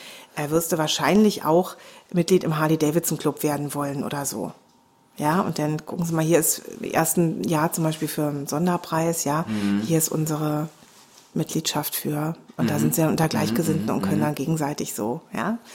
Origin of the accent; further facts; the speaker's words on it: Swabia, Germany; Ja, ne, besonders als Schwabe.